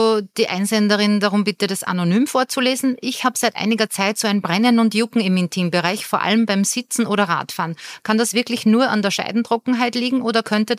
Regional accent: Austria; wie bei uns in Österreich

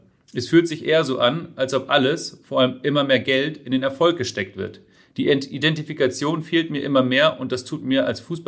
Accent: Bavaria, Germany; Als echter Bayer wird mir

